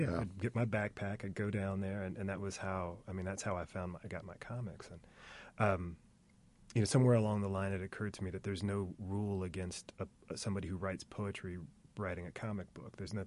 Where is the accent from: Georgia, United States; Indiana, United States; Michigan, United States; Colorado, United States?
Indiana, United States; Indianapolis; I am only who I am because I grew up in Indianapolis, and I am only who I am because I went to Indiana University